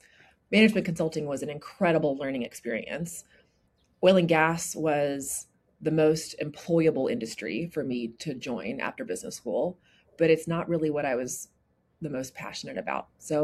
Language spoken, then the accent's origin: English; Fort Worth, Texas, United States; I'm from Fort Worth, Texas. Fort Worth is a, you know, funny little town. It's the sidekick to Dallas, as many people believe. Fort Worth is pretty distinct in its own right.